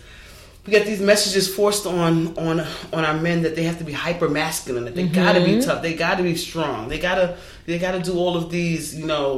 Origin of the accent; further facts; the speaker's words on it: New York, United States; I grew up in New York, you know, went to high school in East New York, Brooklyn. Maxwell, shout out to Maxwell, right? Live in South Jamaica, Queens.